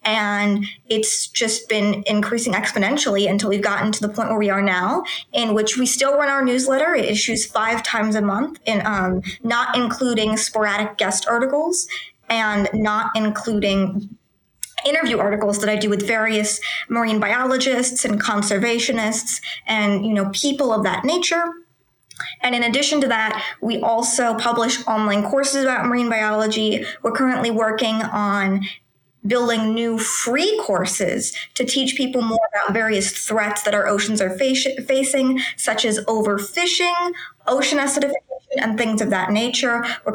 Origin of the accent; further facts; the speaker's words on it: Los Angeles, California, United States; I'm from Los Angeles. I'm currently 14 years of age.